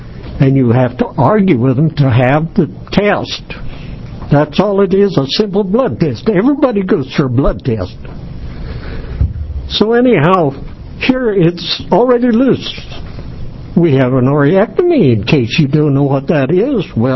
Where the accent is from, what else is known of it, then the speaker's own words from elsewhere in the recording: Pilot Rock, Oregon, United States; I'm from Pilot Rock